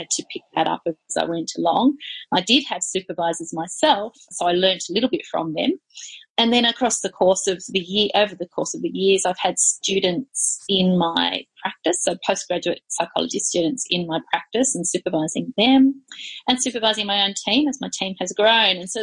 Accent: Tasmania, Australia; I'm from Tassie originally, but was living in Melbourne at the time

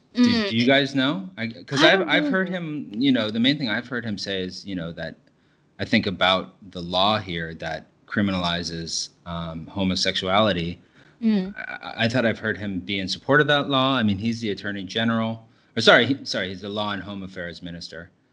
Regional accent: United States; now in Singapore; It's always for me, as an American and a foreigner living in Singapore, been so fascinating how fast the elections are

